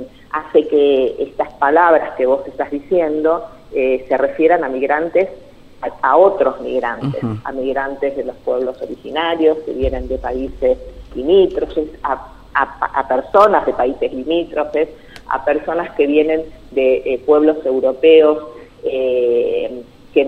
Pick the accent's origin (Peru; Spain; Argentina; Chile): Argentina; Nosotros como argentinos